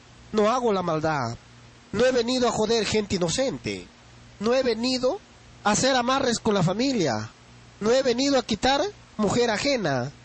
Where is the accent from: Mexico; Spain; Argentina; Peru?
Peru; Huancabamba, Piura; now in Bambamarca, Peru; seguiré trabajando aquí en Bambamarca. Pero si Dios no quiere, quizás me regresaré a mi tierra de Huancabamba a trabajar todos los días.